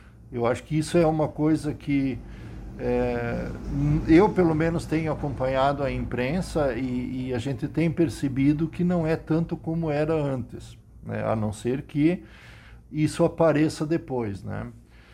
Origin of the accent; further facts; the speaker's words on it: Brazil; é óbvio que quem perde somos nós, né, brasileiros